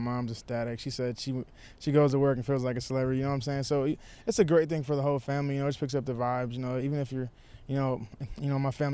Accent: Cleveland, Ohio, United States; You know, I grew up here in Cleveland.

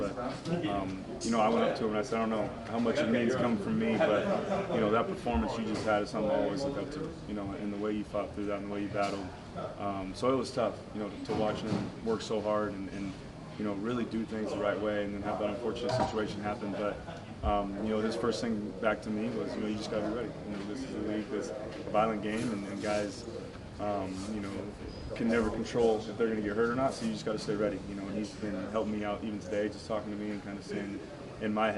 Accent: Bakersfield, California, United States; And I come from Bakersfield, too. Not a lot of people have been there, but it's a blue-collar town, and it reminds me a lot of Cleveland.

